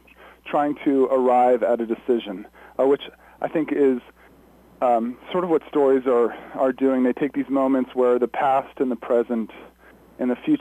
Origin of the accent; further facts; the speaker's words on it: Florida, United States; now in San Bernardino, United States; I am from Florida originally.